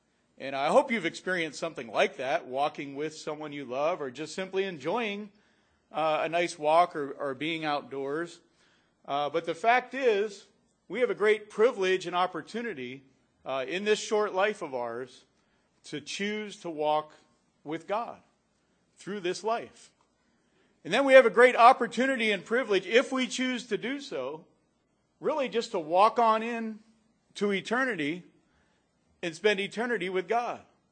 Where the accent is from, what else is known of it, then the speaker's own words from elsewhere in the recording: Pennsylvania, United States; You know, growing up in Pennsylvania, I guess the older you get, I don't know, I tend to reflect back and think about good memories.